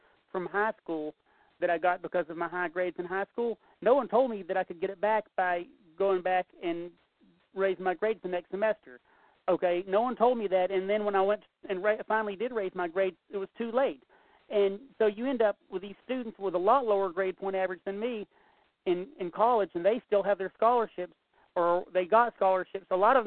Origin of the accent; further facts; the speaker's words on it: United States; Okay, I'm American, and I'm part Native American, and I love my country, and I'm a conservative and all that.